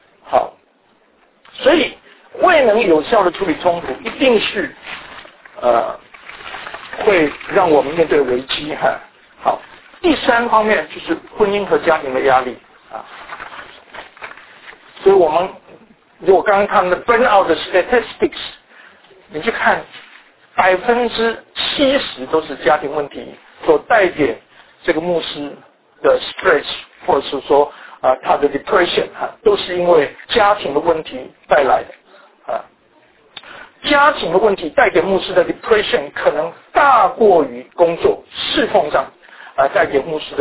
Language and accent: Chinese; Taiwan; 我是台湾的背景啊